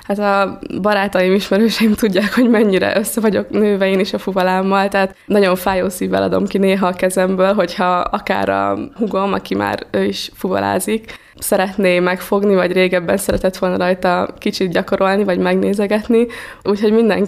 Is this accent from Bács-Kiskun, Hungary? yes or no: yes; Kiskunhalas, Bács-Kiskun, Hungary; Kiskunhalasi születésű vagyok, itt élek a családommal, két testvéremmel, a szüleimmel. Itt születtem